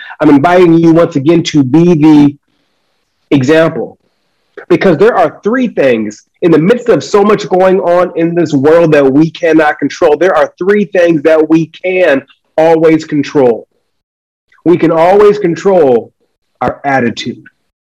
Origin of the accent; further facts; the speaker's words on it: Michigan, United States; now in Los Angeles, United States; I was born and raised in Michigan.